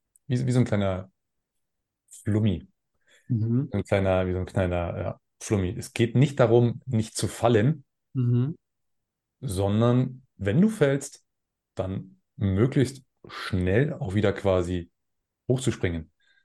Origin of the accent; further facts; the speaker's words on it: Zinnowitz, Mecklenburg-Vorpommern, Germany; now in Fellbach, Germany; Wohne im schönen Fellbach. Aufgewachsen bin ich allerdings auf der Insel Usedom in Zinnowitz.